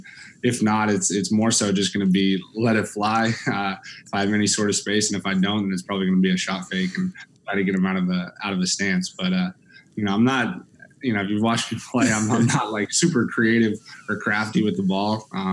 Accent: Northeast, United States; Yeah, so I grew up in the Northeast, like we had kind of talked about. So I grew up a Celtics fan.

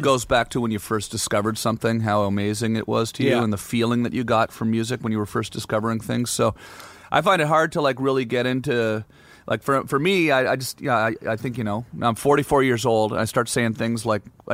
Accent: Canada; Plus, you know, I'm Canadian

